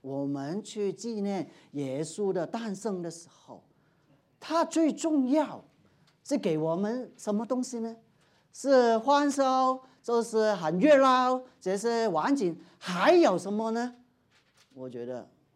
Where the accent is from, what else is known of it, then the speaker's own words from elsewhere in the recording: Hong Kong; 在香港不行啊，我从香港过来的